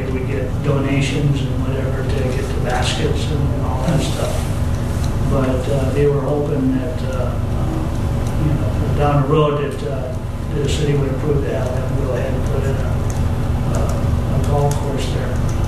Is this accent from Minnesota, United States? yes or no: yes; Duluth, Minnesota, United States; I'm from Duluth, Minnesota, which there was a manufacturer there, Diamond Tool and Horseshoe Company